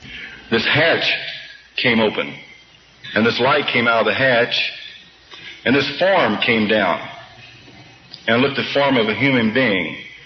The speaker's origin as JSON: {"language": "English", "region": "Missouri", "country": "United States", "tie": "born there", "also_born_or_lived": "Japan / Germany / France / Hawaii"}